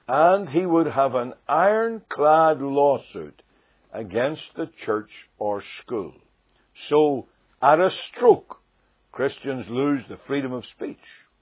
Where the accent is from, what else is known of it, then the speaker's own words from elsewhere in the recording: Northern Ireland, United Kingdom; Most of my listeners will know that I come from Northern Ireland.